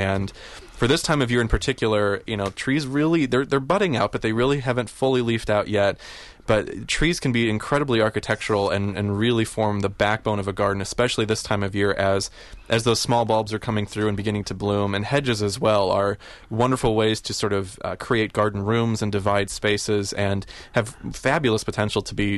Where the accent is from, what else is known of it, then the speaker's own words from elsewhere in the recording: Indiana, United States; I am born and raised in Indiana, so I saw Indianapolis and got very excited.